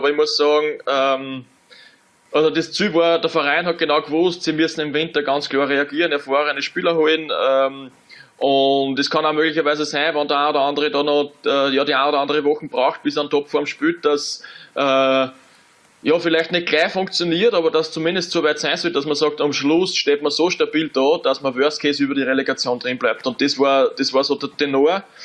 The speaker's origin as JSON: {"language": "German", "country": "Austria", "said": "weil es mich als Österreicher ganz einfach"}